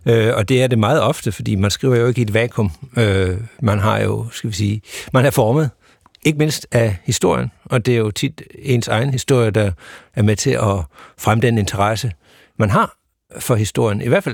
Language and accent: Danish; Sønderborg, Region of Southern Denmark, Denmark; Ja, jeg er fra Sønderborg. Og det er jo, skal vi sige, et sted, der emmer af historie.